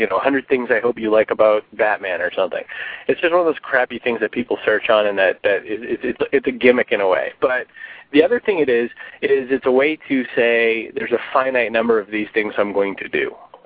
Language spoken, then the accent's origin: English; Maine, United States; I mean, I was from Maine originally, so, I mean, they measure only in feet up there.